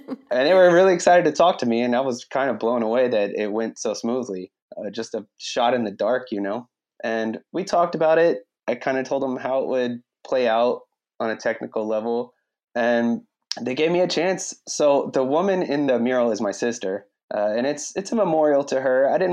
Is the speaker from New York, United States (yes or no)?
no; Decatur, Georgia, United States; It's because it's where I'm from. And when I was growing up in Decatur, just being an artist it didn't seem like a realistic avenue as a profession.